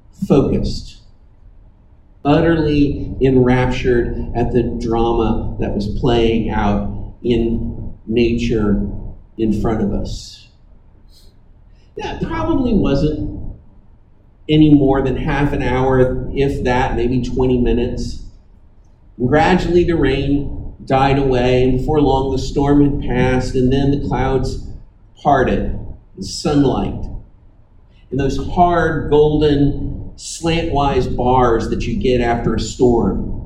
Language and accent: English; Texas, United States; given that I grew up in Galveston County, I had never actually before this been present at the beach for a thunderstorm.